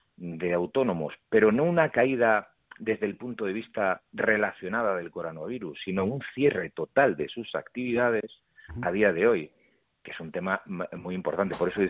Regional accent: Galicia, Spain; soy gallego, vengo del mundo del mar

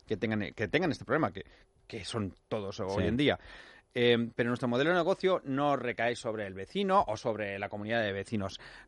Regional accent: Valencia, Valencian Community, Spain; de Madrid a Valencia, soy de Valencia

